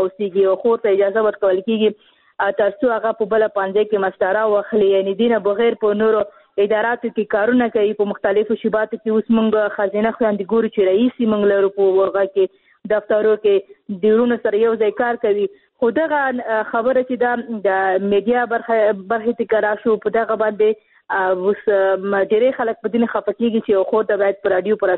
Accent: Khost, Afghanistan; ځکه چې زه خپل د خوست یم

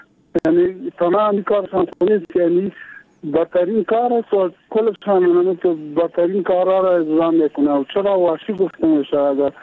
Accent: Kabul, Afghanistan; ولایت ما کابل هست

